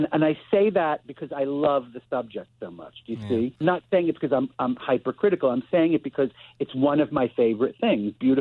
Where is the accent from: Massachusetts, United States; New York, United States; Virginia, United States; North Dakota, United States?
New York, United States; And like growing up in New York, being around all of these wonderful cabaret performers